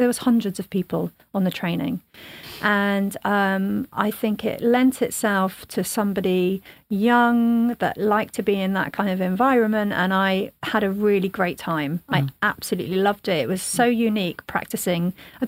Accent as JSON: {"language": "English", "region": "Midlands", "country": "United Kingdom", "said": "But I'm originally from the Midlands, not that you can tell because I don't have the accent, but I could easily slip back into it."}